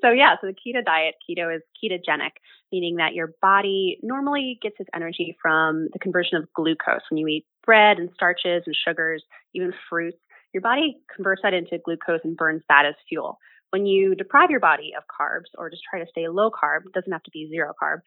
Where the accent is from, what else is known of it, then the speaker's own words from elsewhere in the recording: Pennsylvania, United States; now in San Francisco, United States; I grew up on the East Coast in rural Pennsylvania